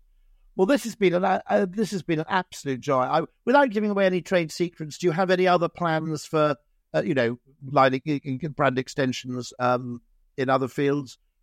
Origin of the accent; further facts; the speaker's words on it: Wales, United Kingdom; I grew up in Wales where the water was delicious, you see.